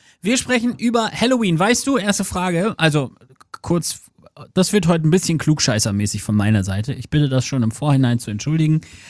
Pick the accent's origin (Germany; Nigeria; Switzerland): Germany; Lower Saxony; Ja gut, ich bin Ostfriese